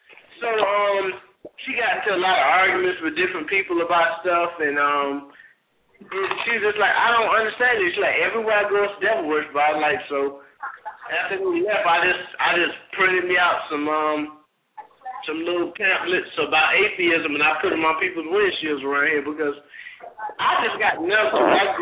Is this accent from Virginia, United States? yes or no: no; South Carolina, United States; but I'm from South Carolina, and there's a lot of dumb people here